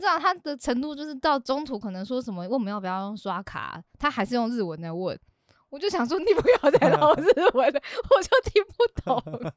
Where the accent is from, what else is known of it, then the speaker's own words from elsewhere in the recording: Taiwan; 我们是台湾来的这样，我们就英文讲，就说啊 from 台湾